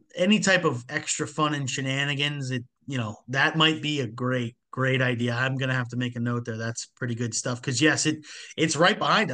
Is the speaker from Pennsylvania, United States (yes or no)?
yes; Erie, Pennsylvania, United States; I'm from Erie, so chicken wings, buffalo wing, like that's my style.